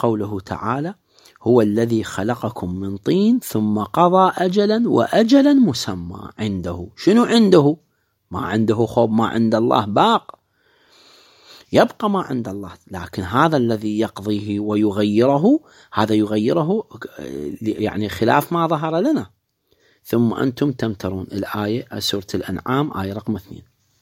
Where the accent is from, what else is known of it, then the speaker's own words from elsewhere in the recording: Iraq; يعني ذولا متواجدين طبعا عندنا بالعراق